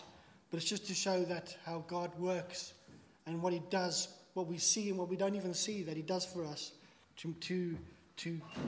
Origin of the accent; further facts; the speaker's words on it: Zimbabwe; As you know, I was born in Zimbabwe. I grew up on a farm